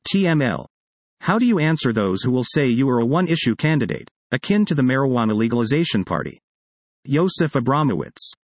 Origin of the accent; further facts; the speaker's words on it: United States; now in Israel; Growing up in the United States implanted in me a deep appreciation of the need for balance and separation of powers